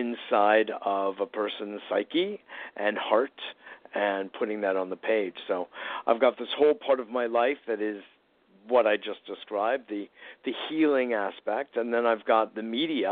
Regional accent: Westport, Connecticut, United States; also born or lived in Forest Hills; I'm originally from Forest Hills, although I grew up in Southern Connecticut and Westport, Connecticut

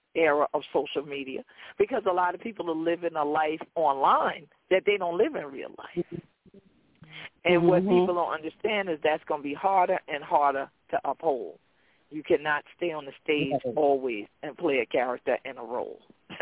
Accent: South Carolina, United States; growing up in Charleston County, South Carolina, it wasn't no easy time of it growing up there.

